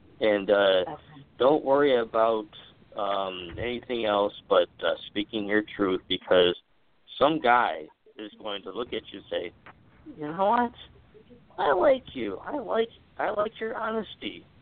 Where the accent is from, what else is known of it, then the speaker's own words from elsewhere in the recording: Wisconsin, United States; Well, I'm from Wisconsin, so I can make that joke.